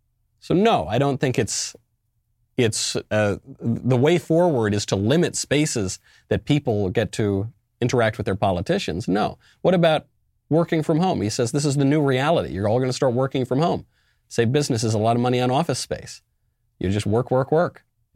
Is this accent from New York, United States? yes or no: yes; New York City, New York, United States; I'm a New Yorker myself, born and raised.